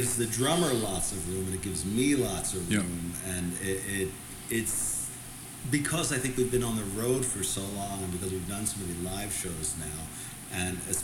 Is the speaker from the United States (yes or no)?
yes; United States; also born or lived in Philadelphia; But then being an American, of course, you're always just surrounded by pop music.